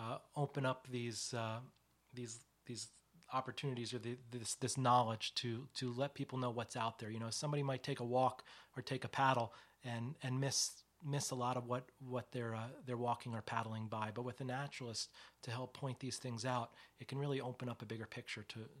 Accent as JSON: {"language": "English", "region": "New Jersey", "country": "United States", "tie": "born or raised there", "said": "who live in or around my home state of New Jersey"}